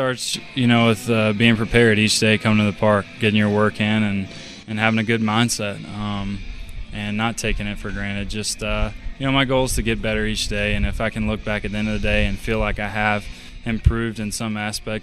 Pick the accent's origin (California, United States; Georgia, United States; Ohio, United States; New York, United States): Georgia, United States; growing up in Georgia, I was a Braves fan.